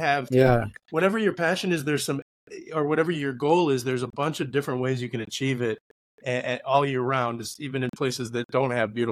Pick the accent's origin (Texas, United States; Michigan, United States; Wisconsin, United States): Wisconsin, United States; I grew up in Wisconsin, and a lot of the Olympic speed skaters are there